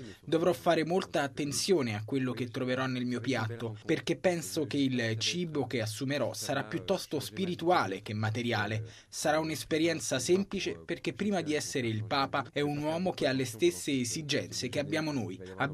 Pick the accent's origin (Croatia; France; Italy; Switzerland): France; Io sono francese